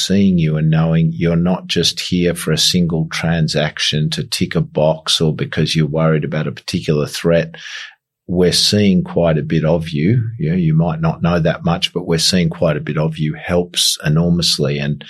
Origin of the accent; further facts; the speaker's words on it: Australia; And I said, "I'm from Australia. Do you know where that is?"